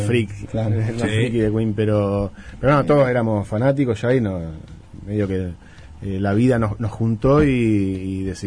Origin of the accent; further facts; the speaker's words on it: Rosario, Santa Fe, Argentina; Nosotros somos de Rosario y nada que ver con ellos.